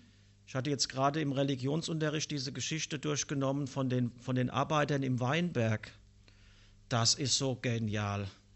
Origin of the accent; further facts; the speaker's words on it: Frankfurt, Hesse, Germany; Ich komme aus Frankfurt, aus der Kirche des Nazareners, bin dort Laienprediger